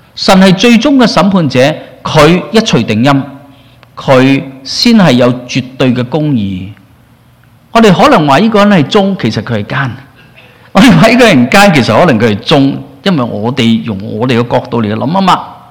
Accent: Hong Kong; 其实我们好像中我们香港人所说的想多了

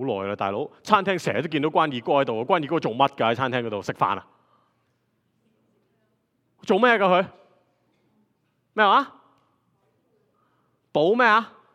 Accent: Hong Kong; 我哋 我哋香港人講得好好嘅揾食啊嘛

